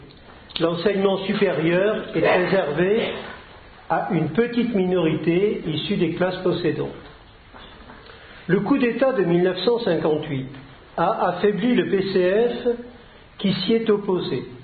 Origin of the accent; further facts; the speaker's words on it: Decazeville, Occitanie, France; Alors je dis ça parce que je suis de Decazeville